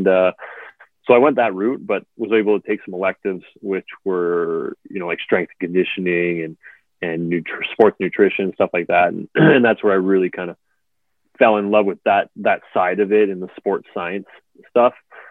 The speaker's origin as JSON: {"language": "English", "town": "Windsor", "region": "Ontario", "country": "Canada", "tie": "born or raised there", "said": "I had a choice to go to University of Windsor, play in my hometown, or I was trying to go out west and trying on my own."}